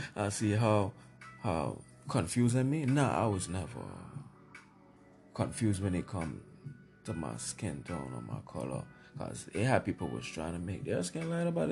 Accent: Sint Maarten; I'm from Freetown, St. Louis, you check?

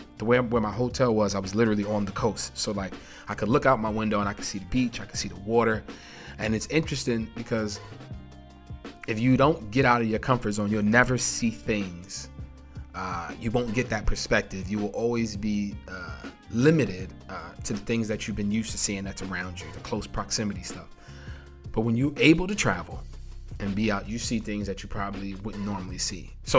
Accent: Bronx, New York, United States; I'm from the Bronx, you know, from the hood, so you know, perspective is everything.

